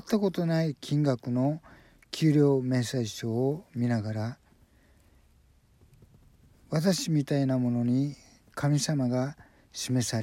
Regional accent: Nagasaki, Japan; 九州長崎育ちの私には不思議なものでした。

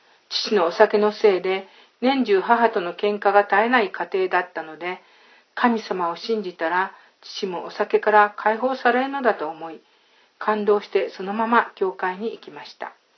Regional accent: Aichi, Japan; 私は愛知県出身ですが

